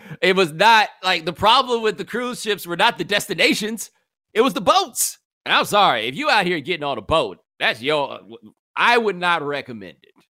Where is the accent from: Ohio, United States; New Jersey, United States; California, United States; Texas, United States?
Texas, United States; Again, you have to remember, I'm from Texas. I just assume that everybody's got heat.